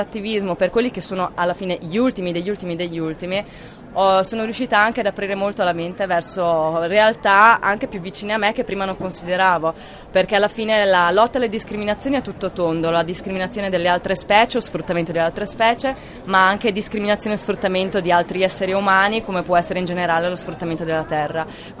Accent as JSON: {"language": "Italian", "town": "Ferrara", "region": "Emilia-Romagna", "country": "Italy", "said": "Io sono di Ferrara."}